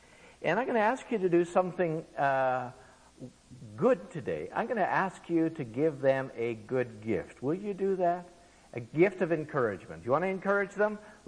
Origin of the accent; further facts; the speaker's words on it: Canada; I know we're Canadian